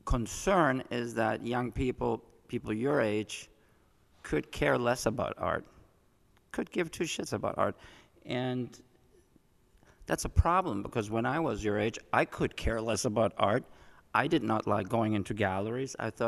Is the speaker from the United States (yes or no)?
no; Nicaragua; also born or lived in Germany; My family moved to Nicaragua in 1970, and we lived there for 10 years.